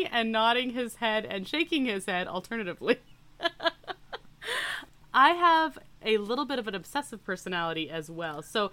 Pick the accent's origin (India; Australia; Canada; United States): Canada; We're Canadian, right?